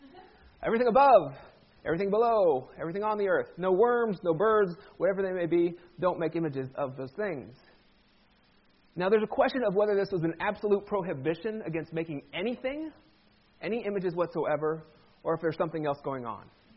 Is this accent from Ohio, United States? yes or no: yes; Ohio, United States; I grew up in Amish country in Ohio.